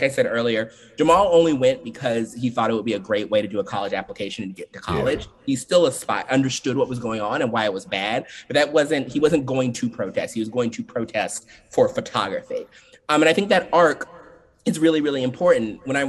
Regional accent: Maryland, United States; Partially because I'm from Maryland and I've never written a Maryland story before.

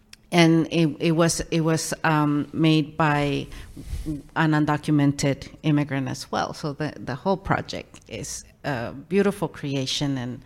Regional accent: Los Angeles, California, United States; also born or lived in Mexico; and I came from Mexico when I was nine. So we have a shared experience, and they grew up in Brooklyn and I grew up in Los Angeles.

